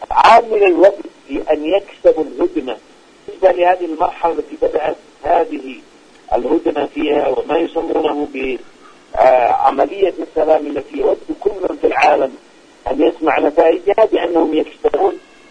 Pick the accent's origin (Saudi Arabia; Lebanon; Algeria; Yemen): Yemen; نحن كشعب يمني وأنا أحدثك أخي الكريم وكل من يسمعون بأني بصفتي مواطن يمني